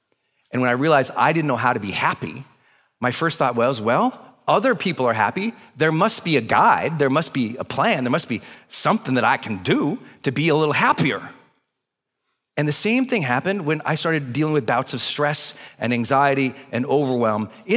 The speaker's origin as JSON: {"language": "English", "region": "Montana", "country": "United States", "tie": "born or raised there", "said": "But I grew up in the Great Plains. I grew up in Montana, off the plains of the Rocky Mountains."}